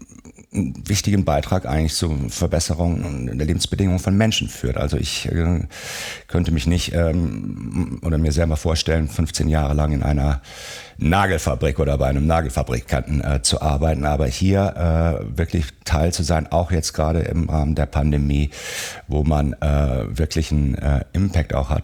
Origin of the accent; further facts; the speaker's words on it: Rhineland, Germany; ich komme ja aus dem Rheinland. Wir leben ja im Rheinland